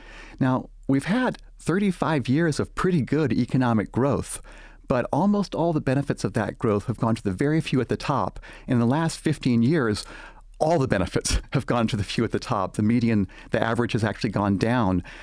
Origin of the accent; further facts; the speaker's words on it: Hong Kong; also born or lived in Texas, United States / India; And I was born in Texas, but I grew up mostly in Hong Kong and India. My mom and dad were Methodist missionaries.